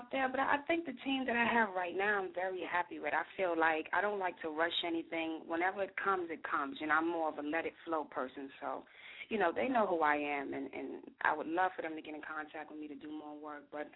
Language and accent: English; Miami, Florida, United States; also born or lived in New York; a lot of people know I'm from New York, but I grew up in Miami, so you'll hear a lot of Miami flavor in it.